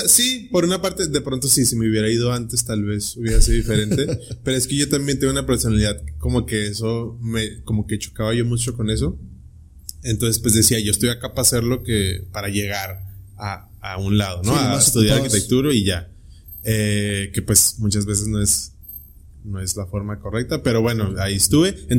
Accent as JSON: {"language": "Spanish", "town": "Tijuana", "region": "Baja California", "country": "Mexico", "tie": "born or raised there", "also_born_or_lived": "United States", "said": "Y pues yo nací en Estados Unidos. Tú sabes, como mucha gente aquí que tiene el privilegio de eso, que crecí en Tijuana, fui a la escuela acá."}